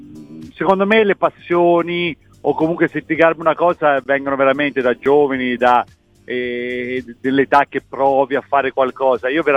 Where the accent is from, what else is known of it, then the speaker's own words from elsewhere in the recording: Sicily, Italy; born there; Noi siamo nati in Sicilia, quindi sì. siamo più dal mare che da montagna.